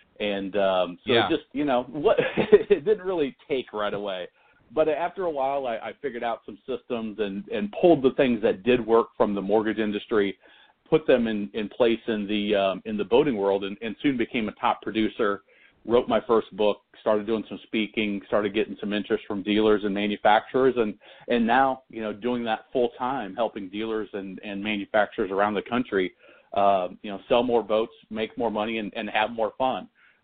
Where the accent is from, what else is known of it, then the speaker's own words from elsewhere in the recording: Nebraska, United States; I got into the finance world I'm from Nebraska originally.